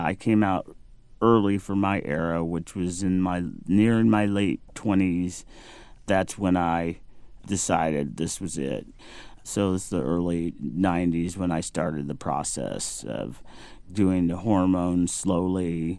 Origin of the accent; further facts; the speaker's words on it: Missouri, United States; I grew up in the Midwest, but, you know, Missouri, the Mason-Dixon line runs through there. So it's really like the South. Very conservative. It's the buckle of the Bible Belt.